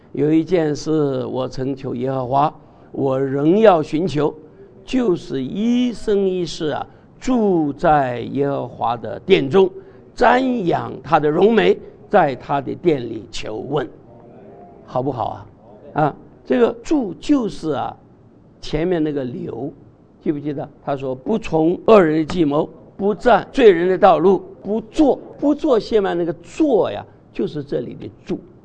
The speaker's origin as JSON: {"language": "Chinese", "country": "China", "said": "这个亭子绝不是我们中国人的亭台楼阁"}